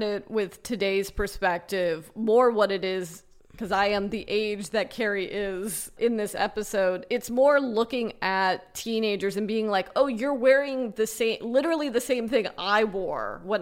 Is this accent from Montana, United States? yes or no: no; Los Angeles, California, United States; Like, I grew up in Los Angeles, which is another thing